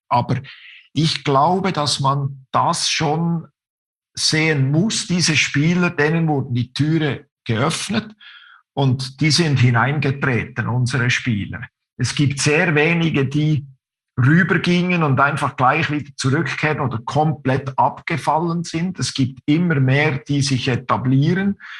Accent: Bern, Switzerland; accent: Bernese; wenn du meinen Berner Dialekt verstehst, dann hat das unter anderem den Grund, dass die Berner in der Schweiz als ausgesprochene Langsamsprecher gelten.

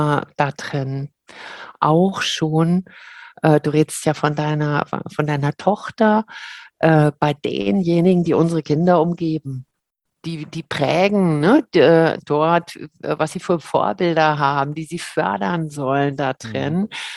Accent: Berlin, Germany; born or raised there; also born or lived in Cologne

